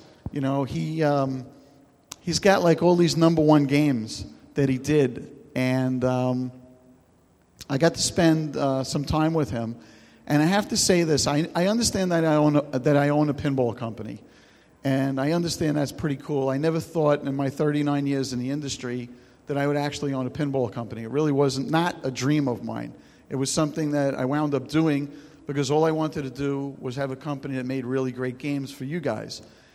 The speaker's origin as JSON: {"language": "English", "town": "Brooklyn", "region": "New York", "country": "United States", "said": "I'm from Brooklyn, right? I'm a Brooklyn street operator."}